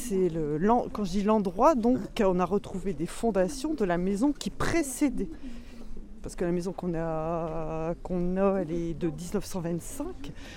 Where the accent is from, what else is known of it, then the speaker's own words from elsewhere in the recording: Brebières, Hauts-de-France, France; Oui, moi, je suis originaire de Brebières. Hein. J'étais douaisienne entre deux.